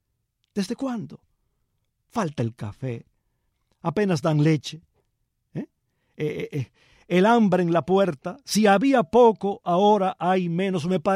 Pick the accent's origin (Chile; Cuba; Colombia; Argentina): Cuba; Palma Soriano, Santiago de Cuba; Yo era un niño y recuerdo perfectamente los estragos que causó ese huracán en mi pueblo y en las cercanías de mi pueblo, Palma Soriano.